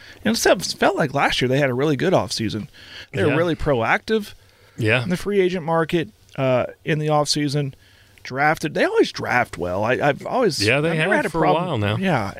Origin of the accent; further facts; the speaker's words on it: Oklahoma, United States; okay, well, I'm from Western Oklahoma, you know.